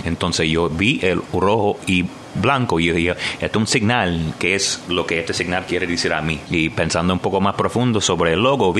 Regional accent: Indiana, United States; Spanish is a second language; Yo soy afroamericano. Yo crecí en los Estados Unidos, en Indiana. O sea, yo nací allá y crecí en un estado chiquito ahí, como que tipo agricultural, más bien el background mío.

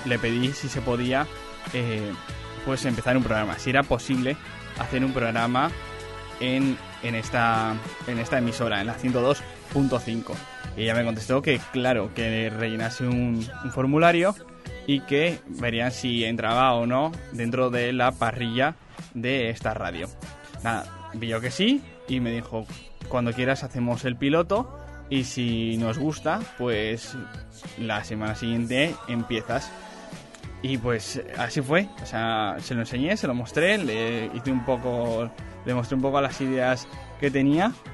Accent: Requena, Valencian Community, Spain; que es de mi pueblo, de Requena.

